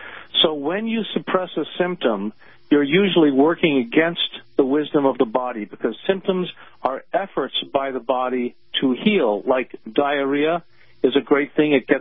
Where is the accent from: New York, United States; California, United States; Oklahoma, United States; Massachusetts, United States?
Massachusetts, United States; Boston; I grew up in Boston. I did my research at Harvard. I then went to Dartmouth.